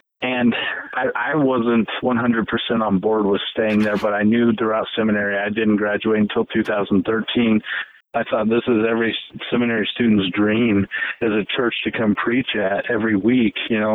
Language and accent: English; Canyon City, United States; he asked me if I would be willing to come help out, because I'm from Canyon City, and it's about an hour away from the seminary.